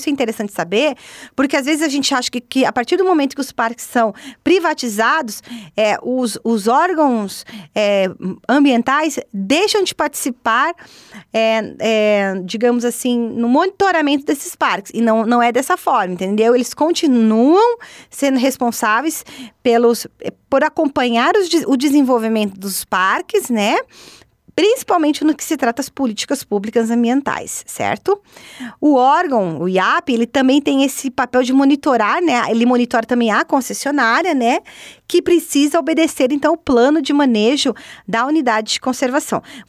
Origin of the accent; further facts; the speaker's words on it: Curitiba, Paraná, Brazil; nós que somos do Paraná, eu que sou do Paraná, de Curitiba